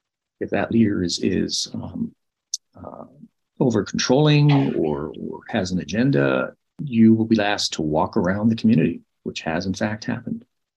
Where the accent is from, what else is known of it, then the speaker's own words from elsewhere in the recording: Mexico; I crossed my first border. I was raised in Mexico.